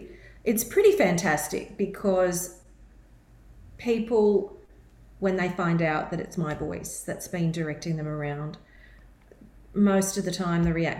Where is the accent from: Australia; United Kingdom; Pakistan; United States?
Australia; Mackay, Queensland; I'm from Mackay, less than 2 hours away from here, and I want to help get the word out about how beautiful it is right here.